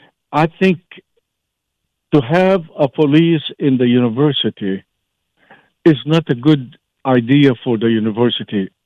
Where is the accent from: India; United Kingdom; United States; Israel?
Israel; Galilee; I grew up in the Galilee area